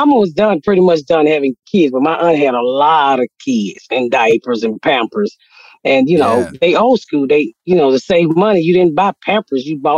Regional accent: Atlanta, Georgia, United States; I grew up in Atlanta, Georgia. So okay. I'm in Atlanta, Georgia. We lived in the area called the Bluff or the West End area.

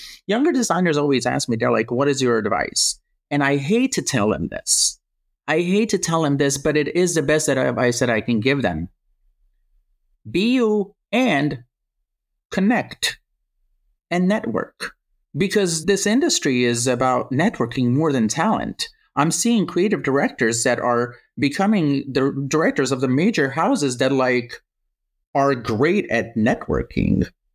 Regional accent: Croatia; like I grew up in Croatia.

